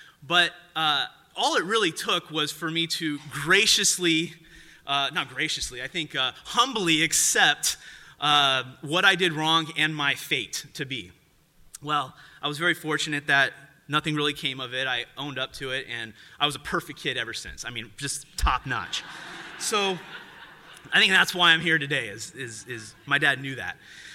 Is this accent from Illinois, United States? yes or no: no; Poway, California, United States; I'm from Poway, and so if you're familiar with Ted Williams Parkway